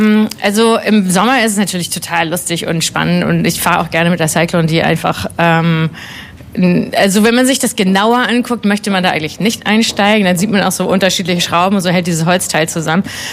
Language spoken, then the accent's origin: German; Germany; das ist gerade so als Deutsche, finde ich das einfach wahnsinnig beängstigend. Und ich meine, Deutschland ist auch gerade nicht so der Hit.